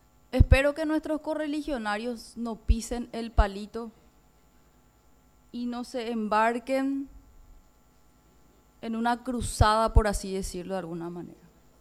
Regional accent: Paraguay; Al final toditos somos paraguayos.

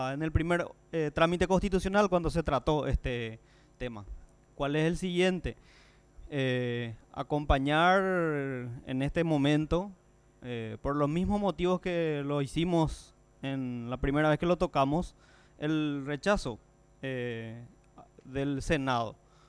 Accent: Paraguay; somos víctimas los paraguayos

